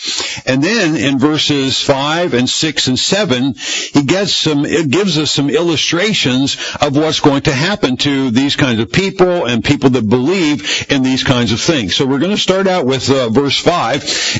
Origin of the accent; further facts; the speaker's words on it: Pennsylvania, United States; went back to the home area that I grew up in Pennsylvania.